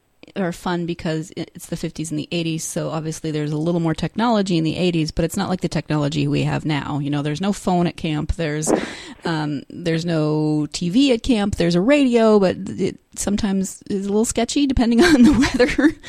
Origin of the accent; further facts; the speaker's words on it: Montana, United States; And I've encountered moose. I grew up in Montana, and they are not small.